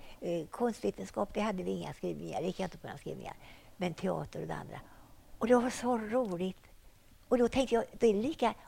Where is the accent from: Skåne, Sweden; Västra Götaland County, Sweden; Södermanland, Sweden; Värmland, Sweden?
Västra Götaland County, Sweden; Mellerud; born or raised there